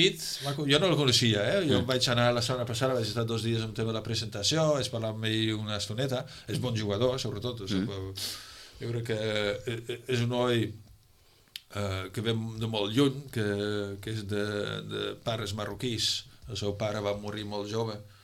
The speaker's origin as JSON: {"language": "Catalan", "region": "Utrecht", "country": "Netherlands", "tie": "born or raised there", "said": "Jo soc d'Utrecht i on vivia jo, on jo vaig créixer era un barri de nois rossos i tot això"}